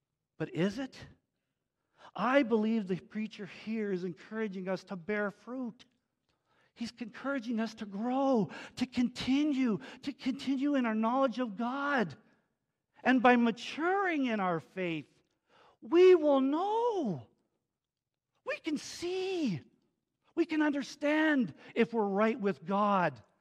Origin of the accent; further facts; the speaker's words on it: Canada; you know I'm a Canadian